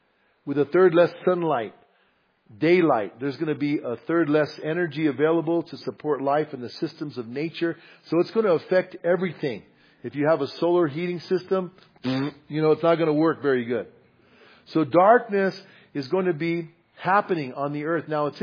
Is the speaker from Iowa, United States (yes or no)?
no; Bernalillo, New Mexico, United States; accent: Bernalillo; My Bernalillo accent's coming out. Yeah, I got shivers, man. And so anyways, Oh, Lord have mercy. Okay, I am mostly Hispanic, by the way, even though I can't speak Spanish, okay?